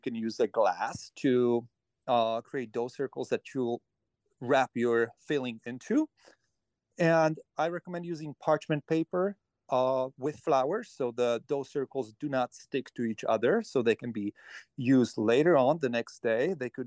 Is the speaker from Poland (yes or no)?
yes; Poland; we possibly went out to eat once in my entire life growing up in Poland with my mom, my dad, and my sister.